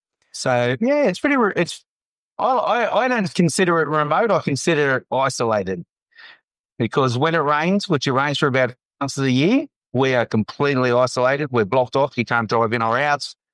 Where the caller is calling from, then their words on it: Queensland, Australia; I'm coming from Cape York. I'm at my house up in Bleeper at the moment today, which is lovely.